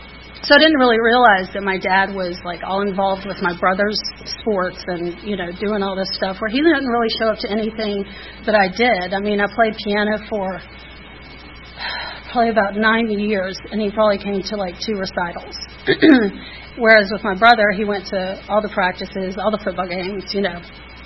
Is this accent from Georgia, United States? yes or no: yes; Atlanta, Georgia, United States; I was born here in Atlanta. I was born at Piedmont Hospital, grew up in Buckhead. I'm a true Atlanta native.